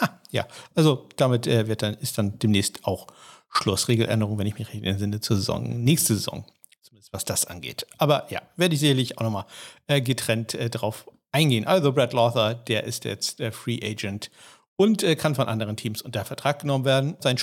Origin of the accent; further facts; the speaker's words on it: Germany; ich bin ja Deutscher